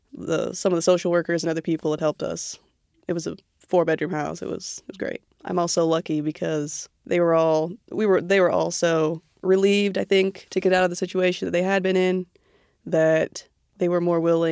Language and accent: English; Kentucky, United States; also born or lived in Indiana / California; I was born in Indiana. I spent some time after Indiana. My parents moved to California, and then from California, we found ourselves in Kentucky.